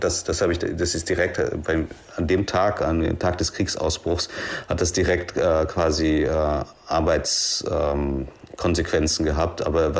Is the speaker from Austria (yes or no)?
no; Philippines; Ich habe meine Kindheit auf den Philippinen verbracht. Das ist katholischer geht's nicht.